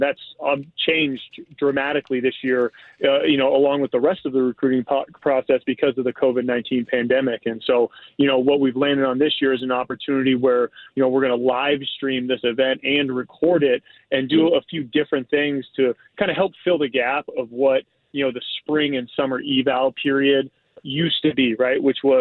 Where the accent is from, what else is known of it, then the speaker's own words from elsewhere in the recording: Eugene, Oregon, United States; I mean, I'm a kid from Oregon, right? From Eugene, went to Shelton High School